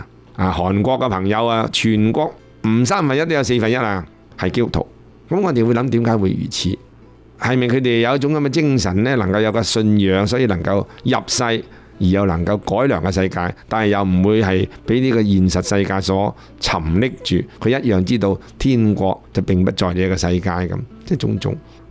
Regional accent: China; 无论站在个人，站在咧作为一个中国人咧，回醒起自己嘅国家民族

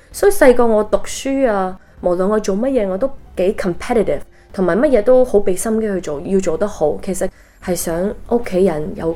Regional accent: New York, United States; also born or lived in Hong Kong; 其实我在纽约大的，咁我在香港出世，咁四岁就过咗 New York 啦。

